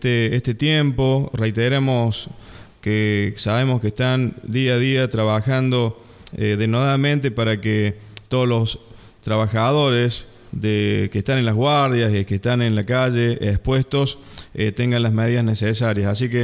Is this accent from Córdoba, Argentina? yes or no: yes; Córdoba, Argentina; y lo cito con orgullo como cordobés